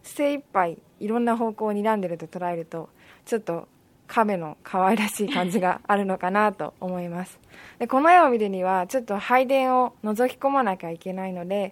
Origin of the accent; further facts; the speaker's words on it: Fujisawa, Kanagawa, Japan; 地元は藤沢市なんですけども